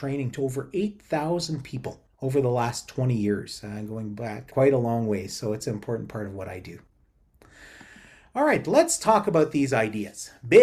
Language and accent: English; Nipissing, Ontario, Canada; I come from Nibissing, and Nibi is our word for water, Anishinaabe word for water.